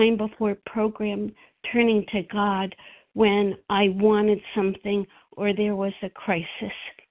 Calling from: Massachusetts, United States; I'm from Massachusetts.

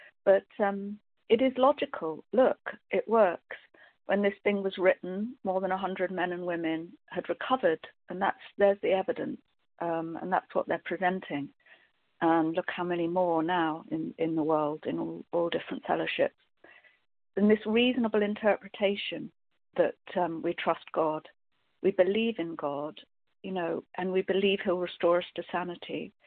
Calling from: Scotland, United Kingdom; I'm a recovered compulsive overeater in Scotland.

